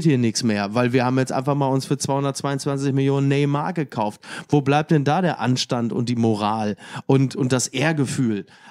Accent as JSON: {"language": "German", "town": "Dortmund", "region": "North Rhine-Westphalia", "country": "Germany", "said": "das kann ich als Dortmunder natürlich zuvorderst sagen"}